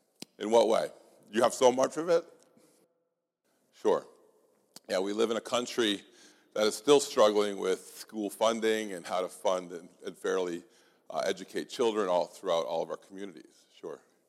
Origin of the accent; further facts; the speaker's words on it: Boston, Massachusetts, United States; now in Philadelphia, United States; I'm from Boston area, so I'm a real outsider in Philadelphia